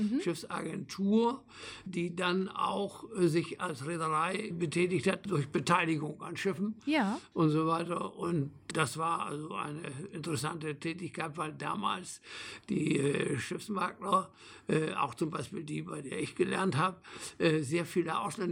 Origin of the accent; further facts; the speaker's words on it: Lower Saxony, Germany; Ich bin im Ammerland aufgewachsen. Es zog mich immer in die Nähe des Wassers, in die Nähe der Nordsee.